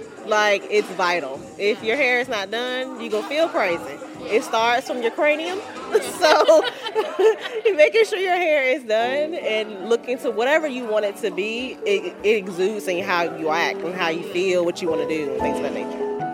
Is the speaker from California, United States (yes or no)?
no; Woodbridge, Virginia, United States; I am from Woodbridge, Virginia